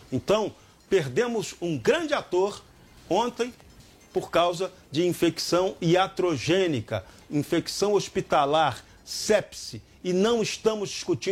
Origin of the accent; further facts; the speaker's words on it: Niterói, Rio de Janeiro, Brazil; Eu sou de Niterói.